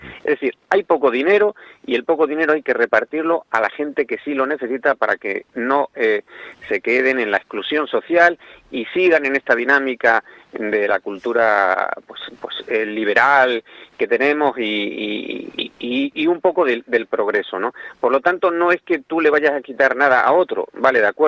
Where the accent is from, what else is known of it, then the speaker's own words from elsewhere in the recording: Spain; no tenemos que perder la perspectiva de que somos españoles, ¿no?